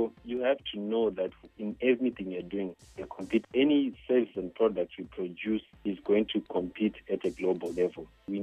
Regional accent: Zimbabwe; I grew up in Zimbabwe. My primary school was at Lewisham Primary School, secondary school was at Prince Edward.

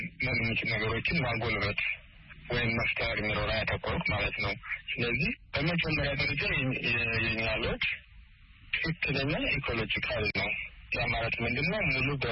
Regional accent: Addis Ababa, Ethiopia; also born or lived in Debre Markos, Amhara; በስምንት ዓመቴ ወደ አዲስ አበባ ወንድሞች አመጡኝ የተሻለ ትምህርት እንድማር እና ከ14 ዓመት በኋላ ነው ወደ ገጠር የተመለስኩት።

